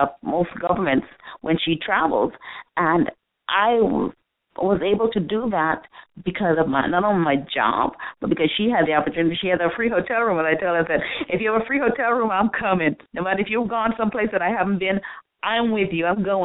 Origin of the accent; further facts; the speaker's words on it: Jamaica; I grew up poor in Jamaica. I mean, we didn't live in poverty, but we were poor. I mean, we had no running water inside the house when I was growing up. We had no indoor toilet when I was growing up.